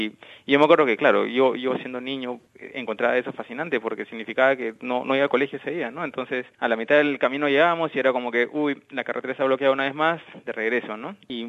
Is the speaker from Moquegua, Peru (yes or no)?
no; Lima, Peru; also born or lived in Chaclacayo; Sí, totalmente limeño, aunque muy temprano nos fuimos a vivir fuera de Lima, bueno, a Chaclacayo, que a mí ahorita es Lima